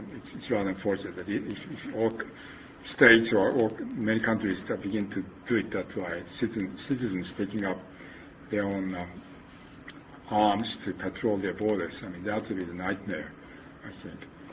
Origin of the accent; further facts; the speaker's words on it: Japan; And I come from Japan. Japan is probably the toughest country to enter.